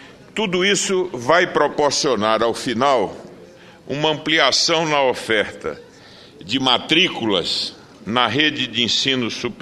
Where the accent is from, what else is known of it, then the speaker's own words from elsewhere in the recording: Pernambuco, Brazil; E quero, como pernambucano, destacar que o Estado de Pernambuco irá participar desse processo